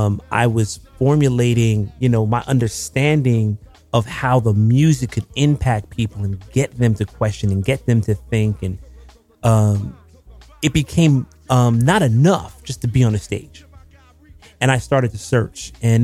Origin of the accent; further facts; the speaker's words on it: New Jersey, United States; and growing up in New Jersey with racism